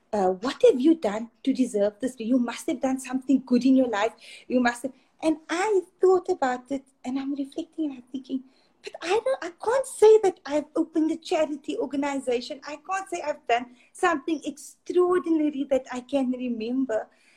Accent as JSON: {"language": "English", "town": "Riyadh", "region": "Riyadh Province", "country": "Saudi Arabia", "said": "just book your ticket to Jeddah, because I'm from Riyadh, I'm based in Riyadh."}